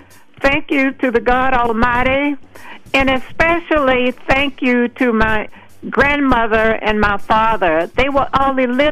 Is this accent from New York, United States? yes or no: no; Georgia, United States; born or raised there